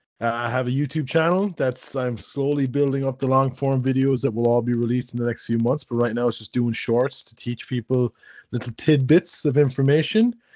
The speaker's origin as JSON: {"language": "English", "country": "Ireland", "said": "That's who I am. I'm from Ireland originally. I get the Jamaican thing because, funnily enough, there's some similarity in words between Irish and Jamaican accents."}